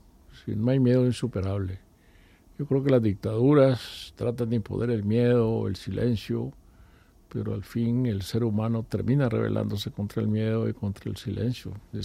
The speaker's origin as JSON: {"language": "Spanish", "country": "Nicaragua", "tie": "born or raised there", "lives_now": "Madrid, Spain", "said": "por las calles de mi pueblo, en Nicaragua. Sí, sí, siempre estoy regresando."}